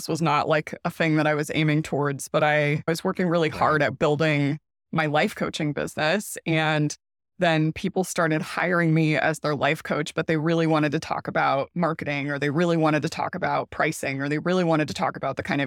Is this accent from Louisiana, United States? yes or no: yes; Louisiana, United States; Some backstory is that I grew up in South Louisiana and my family is political in the opposite direction of me.